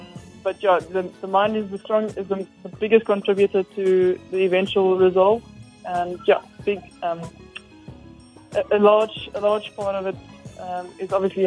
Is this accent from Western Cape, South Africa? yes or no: yes; Western Cape, South Africa; I'm proudly South African, especially living in the Garden Route, the place that I call home.